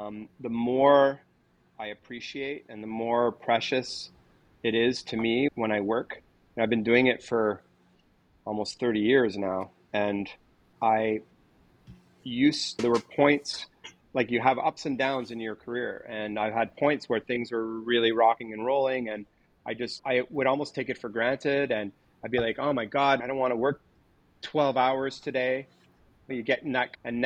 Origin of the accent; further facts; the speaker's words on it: Canada; I grew up in Canada. What are the odds I'm going to make it, right?